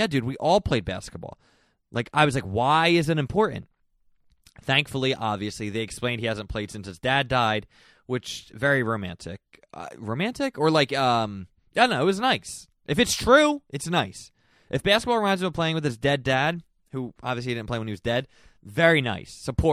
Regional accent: Philadelphia, Pennsylvania, United States; Shout out, we're from Philadelphia.

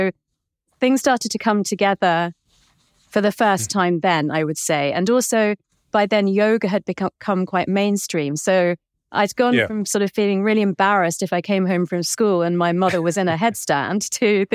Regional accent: London, United Kingdom; I just wanted to be a normal kid growing up in London, you know, and all my friends were British.

